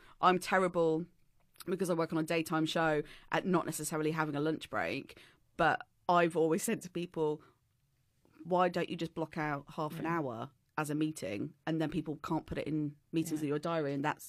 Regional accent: Rugby, West Midlands, United Kingdom; I'm from Rugby.

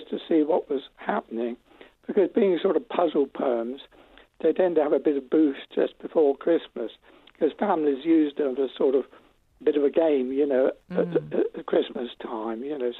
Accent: Eastbourne, South East England, United Kingdom; also born or lived in Lewes; I was brought up in Eastbourne.

